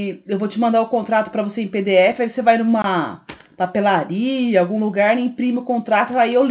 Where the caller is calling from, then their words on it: São Carlos, São Paulo, Brazil; Como a gente é de São Carlos, aí o senhor tira a foto e me manda que eu faço os trâmites aqui no caso